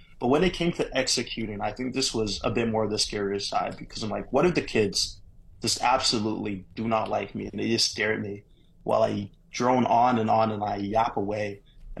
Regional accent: Nigeria; I'm not sure whether being like Nigerian has something to do with it, but back home, like our people are always so open, we're always so friendly.

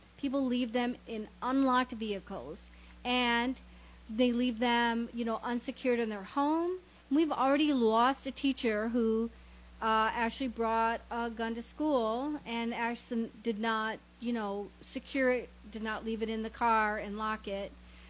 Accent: Michigan, United States; And growing up in Michigan, there was hunting season, but the conversation was, if you see a gun, come home.

